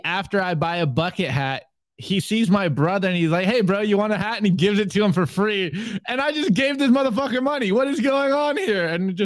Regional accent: Miami, Florida, United States; I feel rich for once because I grew up poor in Miami, bro.

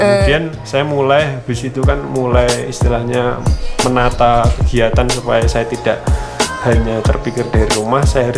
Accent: Wonogiri, Central Java, Indonesia; Dari situ kan saya dari SD, SMP hingga

